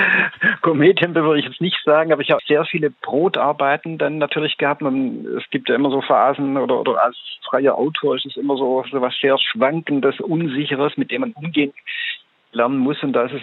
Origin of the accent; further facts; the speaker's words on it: Baden-Württemberg, Germany; born there; Also ich bin so ein paar Kilometer Luftlinie von meinem Geburtsort entfernt hier in Horb, also am Rand vom dörtlichen Schwarzwald, im Neckartal.